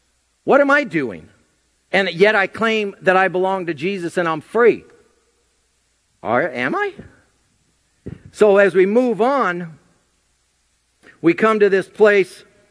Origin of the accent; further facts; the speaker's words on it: Santa Ana, California, United States; I grew up in Santa Ana.